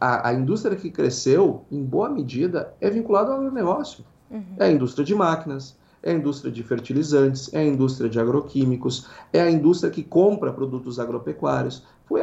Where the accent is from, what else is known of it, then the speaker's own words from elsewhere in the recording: Brazil; E este PIB que hoje nós comemoramos, enquanto brasileiros, comemoramos, ele não foi feito hoje.